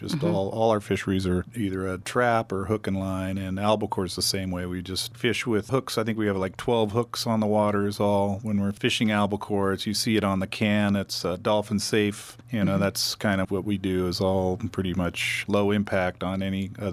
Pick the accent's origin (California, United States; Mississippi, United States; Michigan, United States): California, United States; Trinidad; because I grew up in Trinidad on the water, my friends' parents were fishermen, so I would spend a lot of time around the docks.